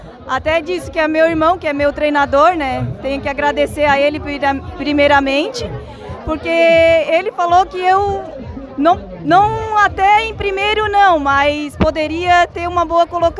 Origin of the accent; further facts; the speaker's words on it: Criciúma, Santa Catarina, Brazil; Eu sou de Criciúma